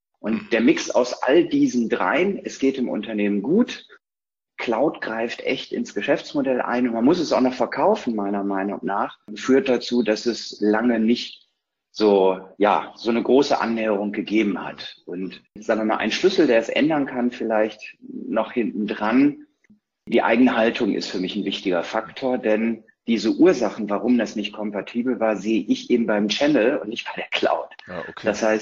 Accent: North Rhine-Westphalia, Germany; In Hashtags ordne ich mich ein als Ostwestfale, neugierig, verliert ungern und ist schon lange dabei

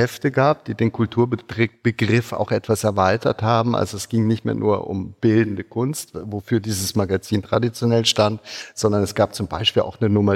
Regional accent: Zurich, Switzerland; Ich bin Schweizer, man hört's nur nicht. Das ist das, was ich immer höre. Ja. Also ich bin wirklich Schweizer. Also ich bin in Zürich aufgewachsen und so. Ich bin allerdings auch tatsächlich Deutscher. Ich habe die doppelte Staatsbürgerschaft. Meine Mutter ist Deutsche

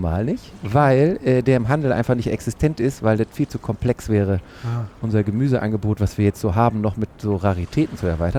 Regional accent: North Rhine-Westphalia, Germany; born there; now in Hamburg, Germany; Gebürtig komme ich aus Ostwestfalen.

